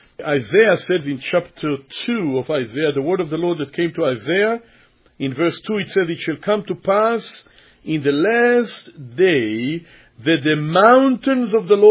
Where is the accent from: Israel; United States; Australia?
Israel; Jerusalem, Jerusalem District; Since I was born in Jerusalem, up till today, you cannot say this today about Jerusalem.